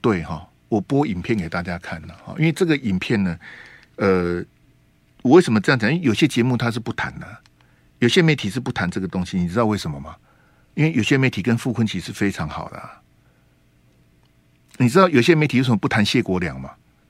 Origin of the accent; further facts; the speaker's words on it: Hualien, Hualien County, Taiwan; 因为我是花莲人，然后我在那边土生土长，所以我的故乡、我的家乡遇到这个事情